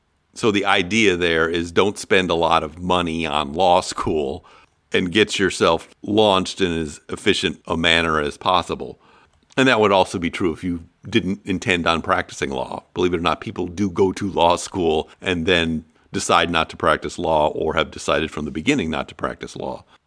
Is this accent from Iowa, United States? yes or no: yes; Iowa, United States; I came from Iowa.